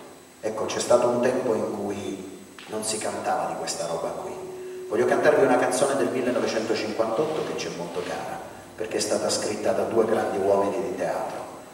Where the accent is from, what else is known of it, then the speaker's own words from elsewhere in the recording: Lecce, Apulia, Italy; Io sono di Lecce, so bene di cosa parlo.